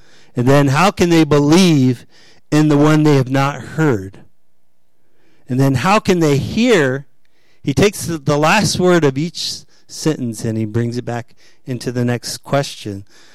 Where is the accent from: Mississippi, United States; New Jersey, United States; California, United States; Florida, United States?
Florida, United States; Miami; Or growing up in Miami, you know, if I was Jewish or if I was Hispanic or whatever, Haitian.